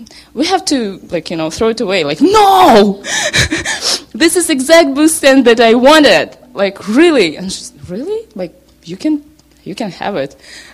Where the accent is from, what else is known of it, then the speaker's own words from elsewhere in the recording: Russia; first language Russian; English is a second language; I'm from Russia. I'm Russian, Korean, Russian, whatever. I don't speak Korean, but I speak Russian and a little bit English